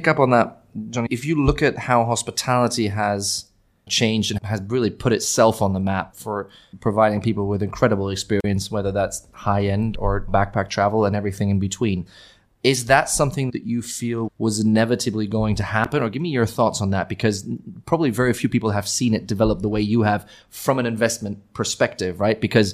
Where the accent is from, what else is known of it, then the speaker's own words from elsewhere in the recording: Berlin, Germany; English is a second language; I need to ask because, hey, I'm from Berlin.